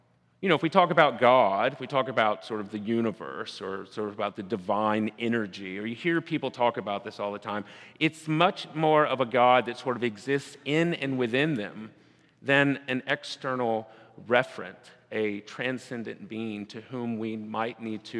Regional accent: Baton Rouge, Louisiana, United States; I grew up in Baton Rouge, as we said, as you know, and people gave up all sorts of things after Mardi Gras.

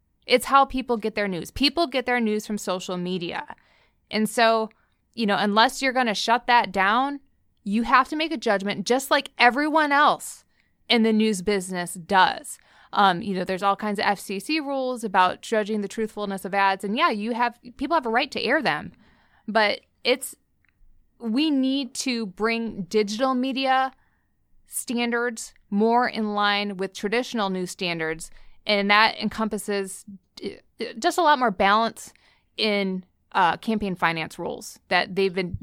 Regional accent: Michigan, United States; You mentioned I grew up in Michigan

